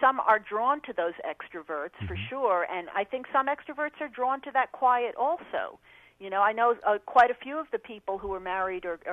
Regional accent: New York, United States; born or raised there

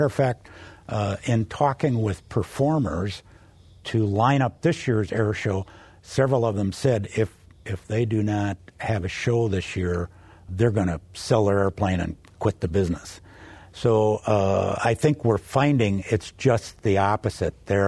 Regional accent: Valley City, North Dakota, United States; Well, I grew up in the Valley City area, still have a farm up there, and went to Valley City State and then graduated from Minot State.

